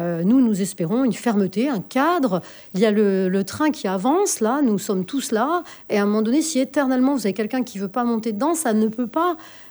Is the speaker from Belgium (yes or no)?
no; New Caledonia; je suis calédonienne et en fait, je connais bien ce sujet